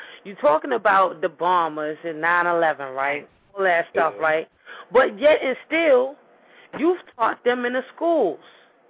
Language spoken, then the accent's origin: English; Nigeria; now in United States; So my thing is like, right, I'm Nigerian. I'm African, right? But, you know, I'm a United States citizen.